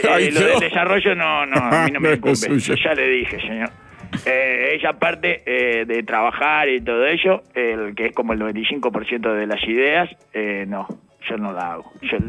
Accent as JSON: {"language": "Spanish", "region": "Artigas", "country": "Uruguay", "said": "resulta que él, claro, como somos de Artigas"}